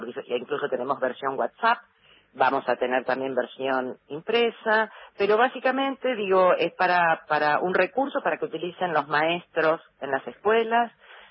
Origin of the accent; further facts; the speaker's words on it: Rosario, Santa Fe, Argentina; somos rosarinos